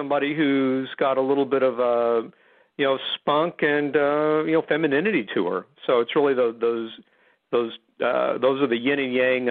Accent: Mission, Texas, United States; I grew up in South Texas, a town called Mission, which is on the border with Mexico.

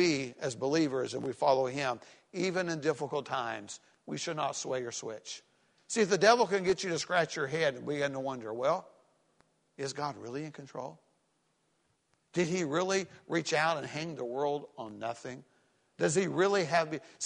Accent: Tennessee, United States; also born or lived in Florida; I was from Florida, grew up in East Tennessee.

